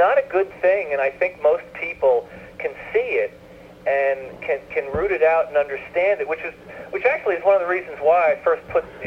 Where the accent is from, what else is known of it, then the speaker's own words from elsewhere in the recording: New York City, New York, United States; I grew up in New York City.